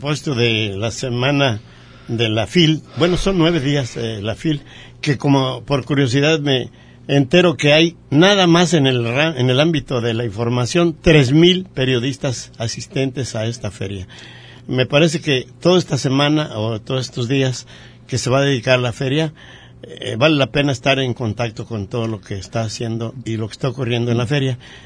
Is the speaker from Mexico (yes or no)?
yes; Guadalajara, Jalisco, Mexico; born there; toda mi familia, que es de ascendencia michoacana, excepto ya los últimos tres que nacimos en Guadalajara